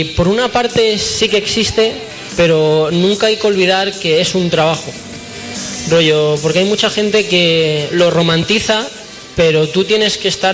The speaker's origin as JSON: {"language": "Spanish", "region": "Extremadura", "country": "Spain", "said": "me gusta mucho España y me gusta mucho mi tierra. Bueno, prefiero más... O otras zonas de Extremadura, pero..."}